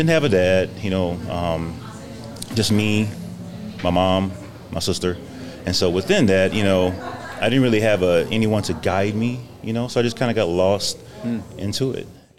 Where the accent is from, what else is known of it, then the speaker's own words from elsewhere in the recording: Louisiana, United States; moved away as an adult; now in Fallbrook, United States; Okay, born and raised in Louisiana. So I moved out here in '87.